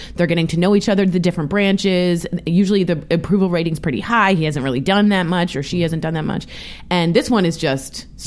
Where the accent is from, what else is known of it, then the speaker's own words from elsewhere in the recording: Washington, District of Columbia, United States; And in D.C., I'm from Washington, D.C., nothing gets put out and done very quickly.